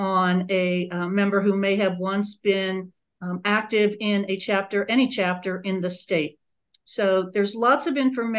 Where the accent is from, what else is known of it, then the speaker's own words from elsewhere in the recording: Pennsylvania, United States; I'm from Pennsylvania. I'm the Northeast rep to the committee.